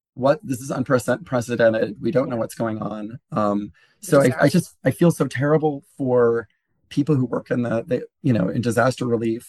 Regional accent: Oklahoma, United States; And I grew up in Oklahoma where we have tornadoes.

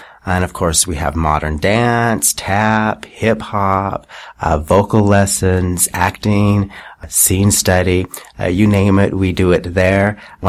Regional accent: Utah, United States; Of course, I'm from Utah, and so my beginnings began there, of course.

